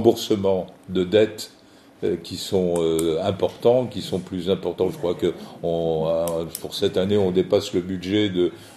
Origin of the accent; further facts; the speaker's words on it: Châlons-en-Champagne, Grand Est, France; Moi, je suis originaire de Châlons-en-Champagne, et dans la Marne, on avait retiré toutes les haies